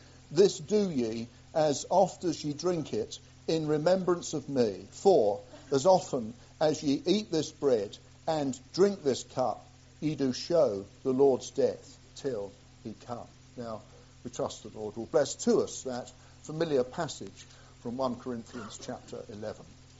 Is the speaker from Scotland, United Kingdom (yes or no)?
no; Leicester, East Midlands, United Kingdom; Now, I come from Leicester. I don't know whether any of you know where Leicester is. Just about 30-odd miles from here.